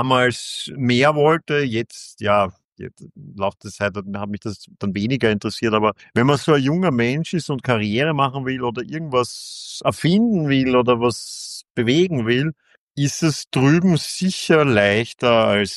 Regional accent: Vienna, Austria; als Wiener

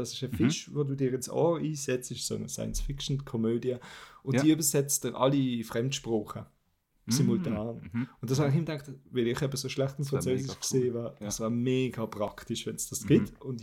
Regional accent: Switzerland; Weil bin ich in schlechtem Englisch, so mit typischem deutschem Akzent und ich bin Schweizer.

